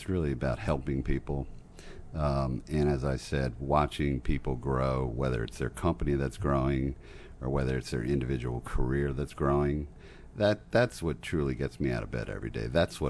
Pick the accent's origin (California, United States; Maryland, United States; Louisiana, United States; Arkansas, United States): Maryland, United States; Silver Spring; But I did grow up here locally. I'm born and raised in Silver Spring.